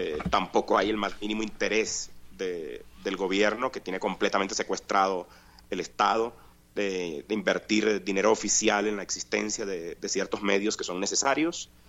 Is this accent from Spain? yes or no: no; Colombia; also born or lived in Venezuela; Yo mismo soy un colombiano emigrado que vivió en Venezuela y que hace unos años volvió a su país